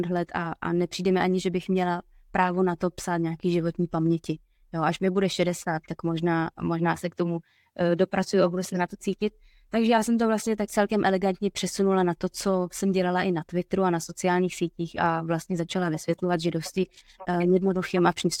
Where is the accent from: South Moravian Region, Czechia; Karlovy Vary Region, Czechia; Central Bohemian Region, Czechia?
South Moravian Region, Czechia; Znojmo; Ne, já jsem opravdu ze Znojmo.